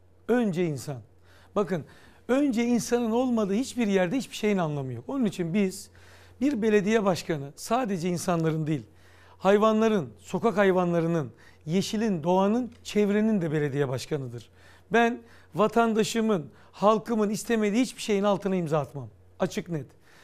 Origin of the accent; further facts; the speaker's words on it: Balıkesir, Turkey; Balıkesir'imizde, kırsal köylerimizde başlayarak canlandıracağız. Sizleri de ve bütün izleyenleri de memleketime davet edeceğiz.